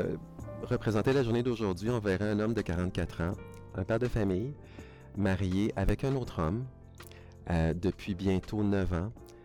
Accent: Quebec City, Quebec, Canada; Je viens d'une banlieue de la ville de Québec qui s'appelle Charlebourg. Je suis né en 1978 à Québec, de parents québécois francophones.

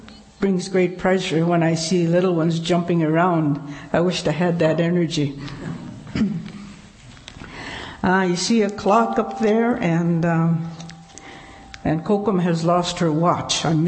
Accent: Pepikasis Reserve, Canada; I was born and raised on the Pepikasis Reserve for the first 5 and a few months, because in August I was taken away by the farmer instructor to go to school.

